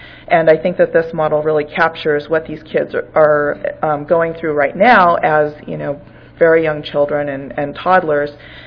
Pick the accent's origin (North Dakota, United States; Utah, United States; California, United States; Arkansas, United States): North Dakota, United States; Fort Berthold; from Fort Berthold, North Dakota